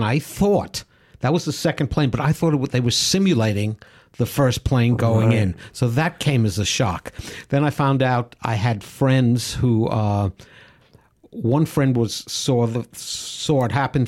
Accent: United States; But as an American, I say the mass shootings literally daily.

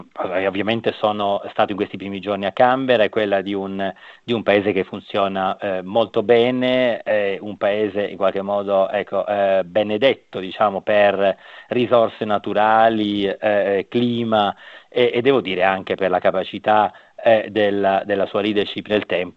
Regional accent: Cagliari, Sardinia, Italy; moved away as an adult; also born or lived in Rome; io sono nato a Cagliari, dove ho studiato fino appunto alla laurea. Dopo mi sono spostato a Roma, che è la città anche di mio padre

